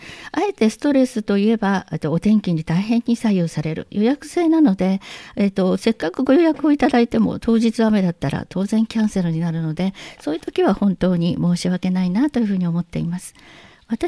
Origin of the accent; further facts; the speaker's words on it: Fuchu, Tokyo, Japan; 。生まれも育ちも地元の人間で